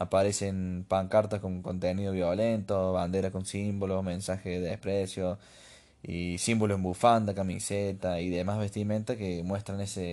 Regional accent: Argentina; Somos argentinos y siempre algo pasa en los partidos

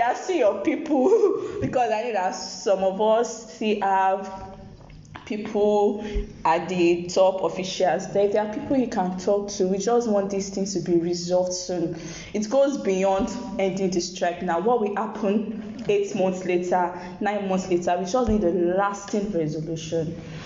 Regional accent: Nigeria; And if there are things we can do as Nigerian students, I know NAS is doing that.

